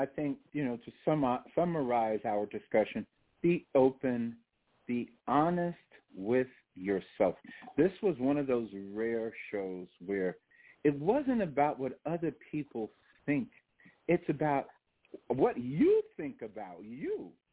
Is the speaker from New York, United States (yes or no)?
yes; New York, United States; sometimes people ask me, where am I from? And I say, you know, I'm from New York.